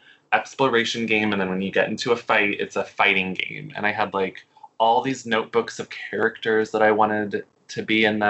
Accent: New England, United States; because I'm from New England.

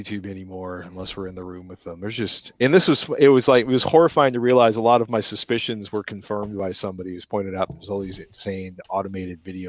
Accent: Midwest, United States; We eat more vegetables than I ever were aware of existing as growing up as a Midwesterner, where there was canned vegetables or no vegetables.

